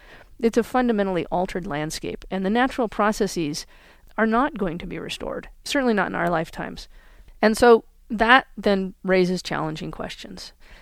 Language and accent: English; Santa Fe, New Mexico, United States; Okay, so I grew up right here in Santa Fe and outside of Santa Fe.